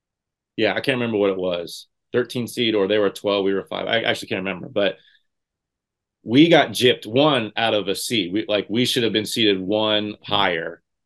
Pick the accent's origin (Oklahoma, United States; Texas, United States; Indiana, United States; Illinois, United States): Indiana, United States; but I know growing up in Indiana, that is like the case in all walks of life.